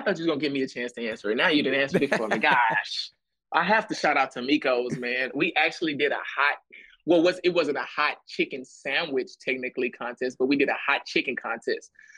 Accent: Texas, United States; But my version on the down south tip and being from Texas would be, you know, spicy, having flavor.

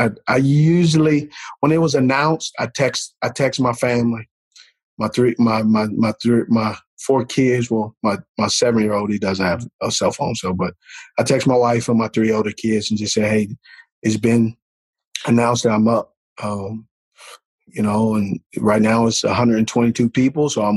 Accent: California, United States; I grew up in California where, you know, they only showed at that time, the Raiders got blocked out.

